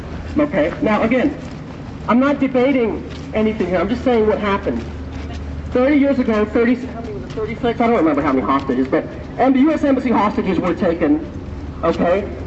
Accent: England, United Kingdom; also born or lived in Pakistan; now in United States; I grew up in England. I lived in Pakistan for about 5 years, then I moved here.

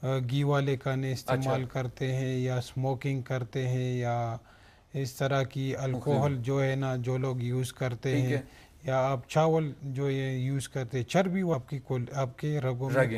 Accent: Pakistan; now in Tehran, Iran; basically میں پاکستان سے،

